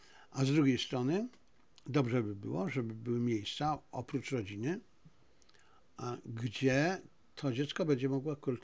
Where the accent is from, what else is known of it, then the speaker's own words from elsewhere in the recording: Silesian Voivodeship, Poland; Ja jestem Ślązakiem, ja jestem również Lwowiakiem po części, bo część mojej rodziny przyjechała ze Lwowa do Śląsku, na Śląsk, ja się tam urodziłem, ale czuję ogromny związek zarówno ze Śląskiem, jak i z Lwowem.